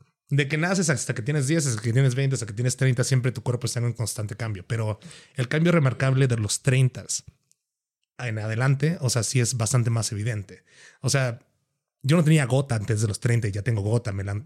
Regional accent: Tuxtla, Chiapas, Mexico; now in Mexico City, Mexico; yo no soy de Feño. Yo soy de Tuxtla, güey, Chiapas, güey, viví la mitad de mi vida. Llevo ya casi la mitad de mi vida aquí en la Ciudad de México.

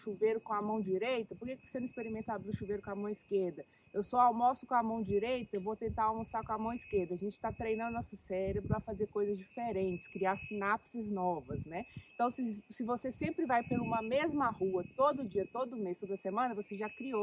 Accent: Minas Gerais, Brazil; Benza Deusa veio para Minas Gerais, minha terrinha

